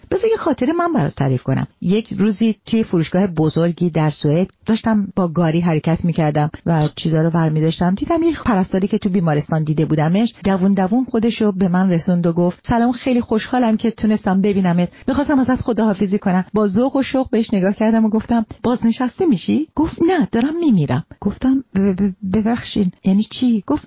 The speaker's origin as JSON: {"language": "Persian", "country": "Iran"}